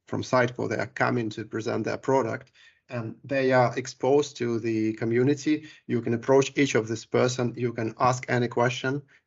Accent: United Kingdom; the United Kingdom where I did a transit through, which is my home country

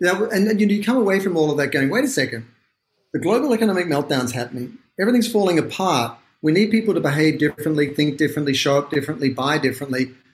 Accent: Australia; I'm an Australian

